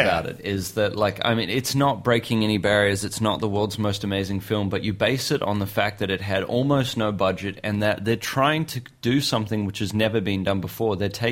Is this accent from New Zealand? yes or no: yes; New Zealand; It's like, as an example, as a New Zealander, everybody raves about...